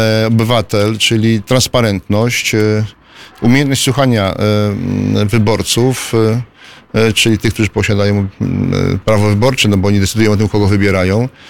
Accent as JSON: {"language": "Polish", "town": "Lubin", "region": "Lower Silesian Voivodeship", "country": "Poland", "tie": "born there", "lives_now": "Kalisz, Poland", "said": "Urodziłem się na Dolnym Śląsku, w Lubinie, a w Wielkopolsce mieszkam od 1978 roku, konkretnie w Kaliszu."}